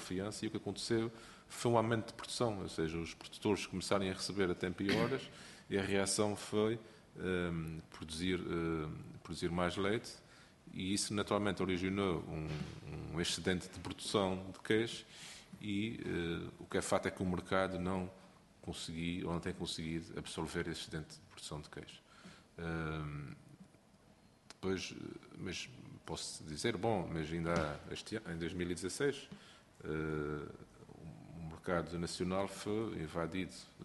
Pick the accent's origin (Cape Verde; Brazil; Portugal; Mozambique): Portugal; Lagoa, Azores; é completamente diferente de produzir no Porto Formoso, ou na Lagoa, na minha terra natal.